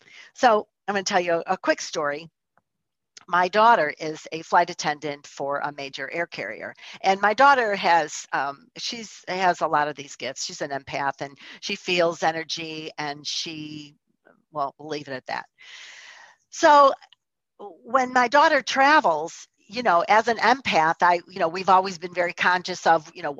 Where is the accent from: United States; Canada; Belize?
United States; Chicago, Illinois; also born or lived in Orlando; So as you may or may not know, I'm born and raised in Chicago, but for 2.5 years, I lived in Orlando.